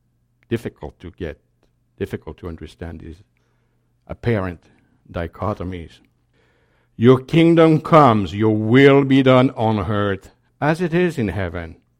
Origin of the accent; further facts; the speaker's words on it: France; accent: French; English is a second language; Or I pronounce that pretty badly because of my French accent, but you'll forgive me.